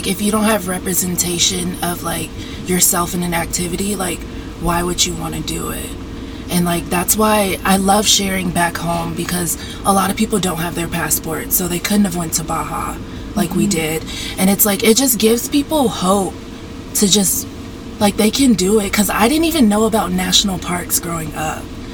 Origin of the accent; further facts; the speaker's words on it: the South, United States; We grew up in the South. I was often the only black child in my class